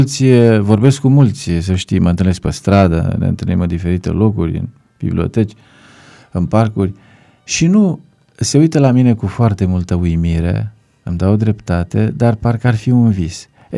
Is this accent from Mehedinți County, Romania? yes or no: yes; Strehaia, Mehedinți County, Romania; born there; Dar eu m-am născut în Strehaia, se pare că am trei nașteri.